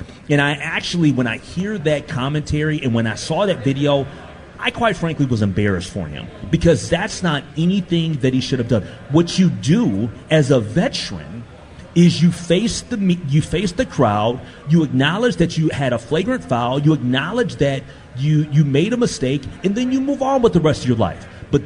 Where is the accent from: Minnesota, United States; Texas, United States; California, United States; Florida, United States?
Minnesota, United States; I actually, as a Minnesotan, I'm embarrassed by it